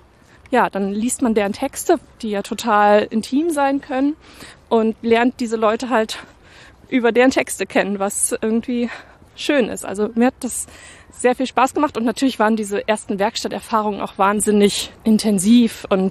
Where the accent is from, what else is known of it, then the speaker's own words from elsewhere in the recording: Bremen, Germany; Ich komme ja ursprünglich auch aus Bremen